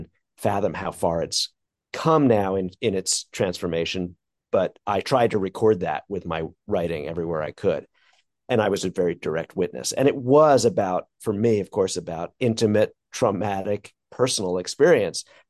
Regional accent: Brooklyn, New York, United States; I'm not disguising my origin story. I did grow up in the 70s

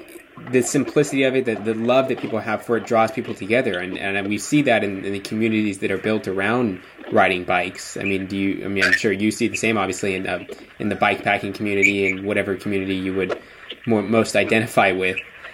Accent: Los Angeles, California, United States; I'm from Los Angeles, but I go to college in San Luis Obispo.

